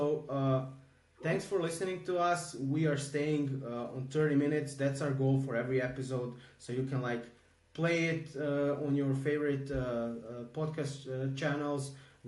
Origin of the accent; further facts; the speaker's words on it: Croatia; I'm from Croatia.